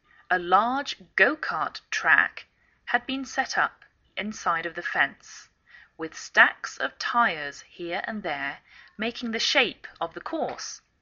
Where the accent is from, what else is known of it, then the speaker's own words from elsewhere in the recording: England, United Kingdom; now in United States; My name is … I'm English. I live in the northwest of the United States.